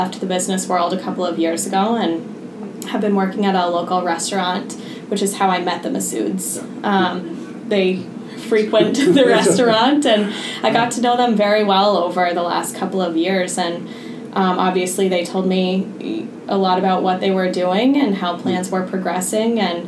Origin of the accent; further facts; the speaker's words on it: Maine, United States; I'm from Maine. I graduated from the University of Maine with a degree in economics